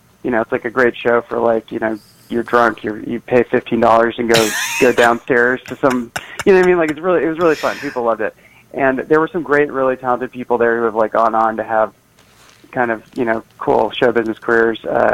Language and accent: English; Berkeley, California, United States; my friend Itamar Moses, who I grew up with in Berkeley, is a really fantastic playwright and screenwriter